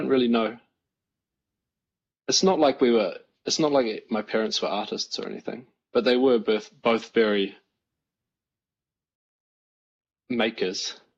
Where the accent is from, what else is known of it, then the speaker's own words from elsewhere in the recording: New Zealand; moved away as an adult; Yeah, until I was 22, I lived in New Zealand.